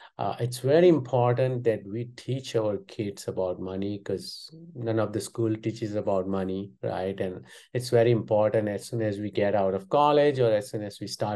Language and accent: English; Gujarat, India; English is a second language; And also I did watch the ICC Cricket World Cup final in my hometown. The largest stadium in the world is in my hometown.